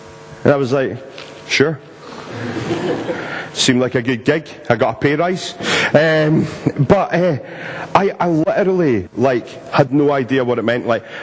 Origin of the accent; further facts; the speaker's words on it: Glasgow, Scotland, United Kingdom; accent: Glaswegian; I'll go back to Glaswegian if that's okay.